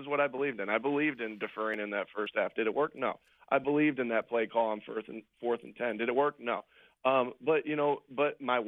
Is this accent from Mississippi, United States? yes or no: no; Jamestown, New York, United States; I grew up in the Jamestown, New York area, Buffalo area